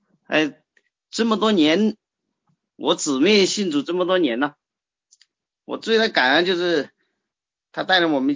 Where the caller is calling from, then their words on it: Nanchang, Jiangxi, China; 我是南昌的